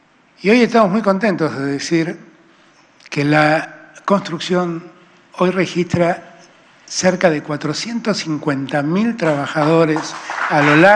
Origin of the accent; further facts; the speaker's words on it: Buenos Aires, Argentina; como porteño que soy